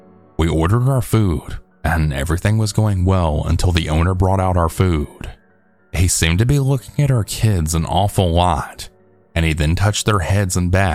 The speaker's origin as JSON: {"language": "English", "town": "Tucson", "region": "Arizona", "country": "United States", "tie": "born there", "said": "I'm 46 years old. I was born in Tucson, Arizona."}